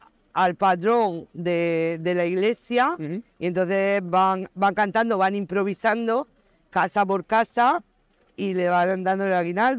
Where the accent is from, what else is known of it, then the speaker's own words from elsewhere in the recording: Galifa, Region of Murcia, Spain; De Galifa, soy de Galifa.